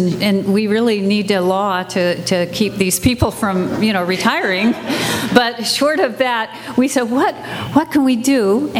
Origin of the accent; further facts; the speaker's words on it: Utah, United States; I'm from Utah, what can I say?